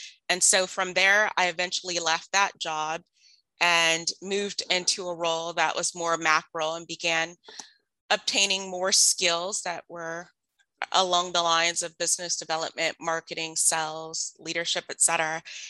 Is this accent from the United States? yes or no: yes; San Bernardino, California, United States; I was working in San Bernardino, my hometown, as a clinical social worker in a parole office.